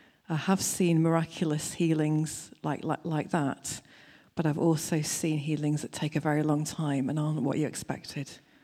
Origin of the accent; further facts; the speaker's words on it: North West England, United Kingdom; I'm originally from Lancashire. I'm now the Bishop of Lancaster